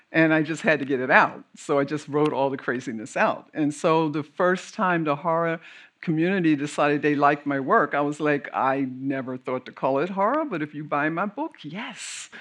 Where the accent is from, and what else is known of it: Philadelphia, Pennsylvania, United States; born or raised there